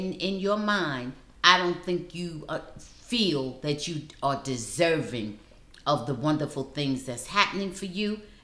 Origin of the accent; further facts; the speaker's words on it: Jersey City, New Jersey, United States; I'm originally from Jersey City